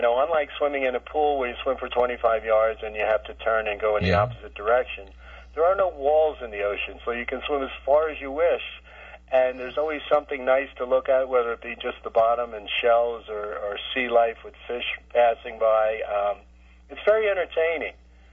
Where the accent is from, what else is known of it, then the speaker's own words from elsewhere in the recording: New Jersey, United States; Well, fortunately, I grew up on the Jersey shore, literally blocks from the ocean.